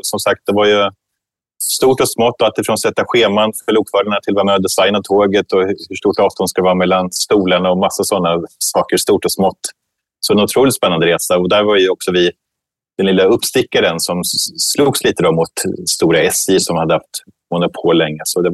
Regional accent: Lindesberg, Örebro County, Sweden; now in Stockholm, Sweden; jag växte upp i Västmanland, i Lindesberg, men bor nu för tiden i Stockholm.

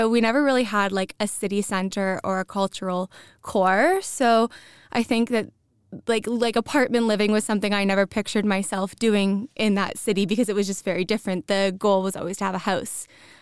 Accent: Windsor, Ontario, Canada; now in Malmö, Sweden; So I'm from south of Toronto in Ontario. So yeah, I'm Canadian. I've lived there my whole life prior to living here.

